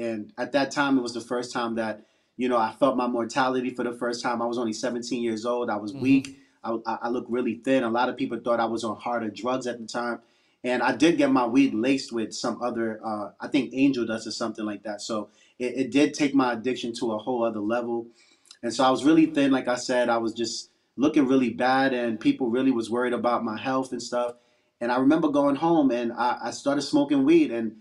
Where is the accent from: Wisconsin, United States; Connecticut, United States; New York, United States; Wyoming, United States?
New York, United States; Brooklyn; I'm from Brooklyn, New York, an area called East Flatbush, Brooklyn